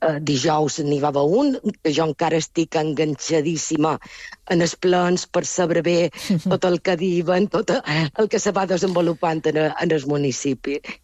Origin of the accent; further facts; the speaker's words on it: Palma, Balearic Islands, Spain; Que sí, som de Palma